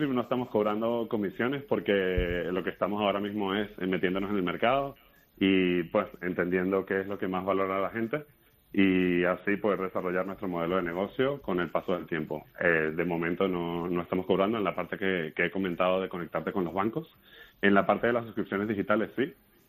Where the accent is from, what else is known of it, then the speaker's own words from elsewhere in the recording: Caracas, Capital District, Venezuela; De Caracas.